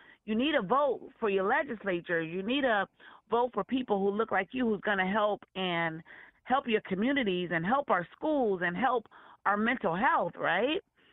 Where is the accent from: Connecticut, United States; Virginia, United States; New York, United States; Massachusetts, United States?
Connecticut, United States; I remember growing up in the projects, I'm from Connecticut, so I will say